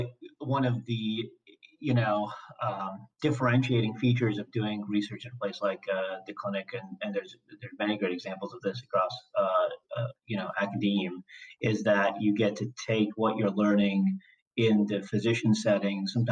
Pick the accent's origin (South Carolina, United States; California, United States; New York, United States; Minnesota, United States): Minnesota, United States; Rochester; also born or lived in Boston; I was born in Boston, but I don't remember anything of it because we moved to Rochester, Minnesota when I was about 3 weeks old, and I grew up there. So Rochester, Minnesota, southeast Minnesota